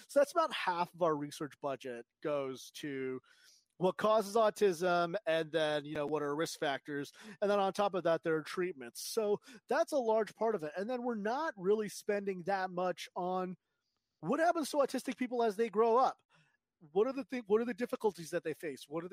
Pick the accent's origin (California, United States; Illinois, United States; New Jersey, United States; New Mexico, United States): California, United States; I grew up in Southern California. There was a big measles outbreak at Disneyland, if you remember.